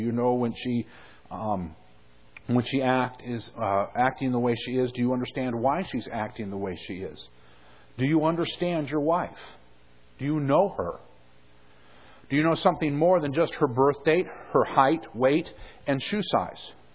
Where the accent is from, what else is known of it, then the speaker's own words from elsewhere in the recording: California, United States; moved away as an adult; now in North Dakota, United States; seeing that I'm from California and that's where I was born, and I just recently moved from there, it's very much at my heart